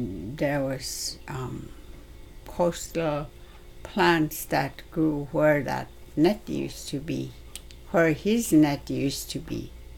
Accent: Nunapichuk, Alaska, United States; I'm from Nunapichuk, Alaska.

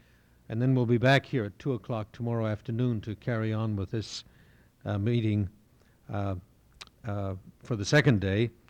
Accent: Canada; I come from Canada. I spent 3 years in the Canadian Arctic back in the 70s

